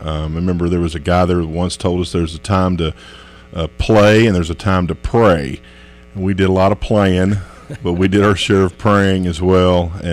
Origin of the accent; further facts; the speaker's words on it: Lexington, Kentucky, United States; Born and raised in Lexington. Went to Henry Clay. Graduated from there in 91. Played football.